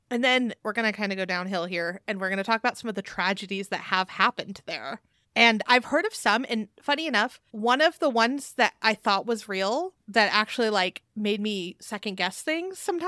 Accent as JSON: {"language": "English", "region": "California", "country": "United States", "tie": "born or raised there", "said": "See, and yeah, I grew up in California, so Disneyland yeah. is."}